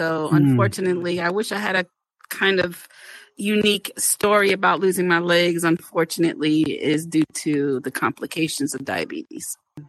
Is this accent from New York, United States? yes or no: yes; New York, United States; I'm originally from New York